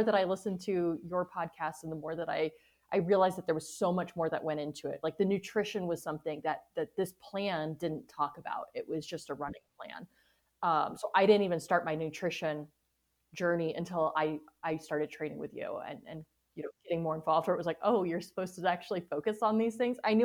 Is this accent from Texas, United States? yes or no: no; Arizona, United States; And I grew up in Arizona, so I knew where it was.